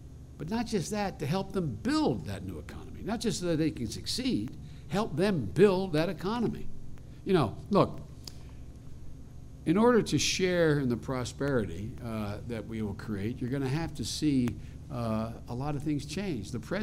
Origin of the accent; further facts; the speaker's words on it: Scranton, Pennsylvania, United States; I come from Scranton, Pennsylvania, Northeast Pennsylvania.